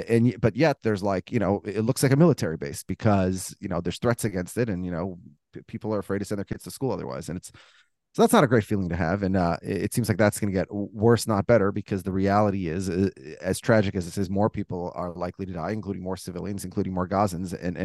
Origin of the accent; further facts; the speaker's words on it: United States; which I refuse to do that, because, you know, I'm an American. I'm not going to hide who I am.